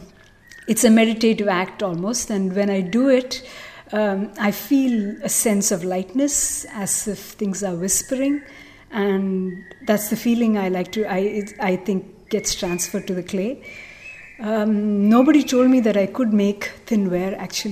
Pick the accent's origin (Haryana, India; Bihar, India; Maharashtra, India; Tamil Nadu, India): Tamil Nadu, India; I sort of feel I'm from Tamil Nadu